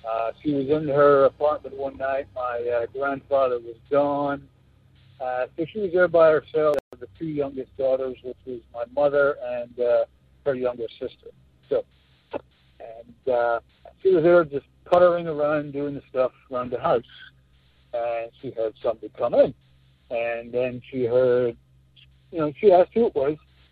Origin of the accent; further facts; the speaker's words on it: Scotland, United Kingdom; I was raised in Scotland. My mother's side of the family is Scottish. She was born there.